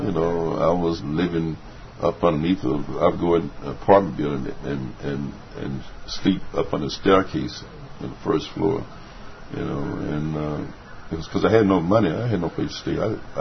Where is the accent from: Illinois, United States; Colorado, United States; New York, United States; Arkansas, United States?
Arkansas, United States; Little Rock; they called me … because I was from Little Rock.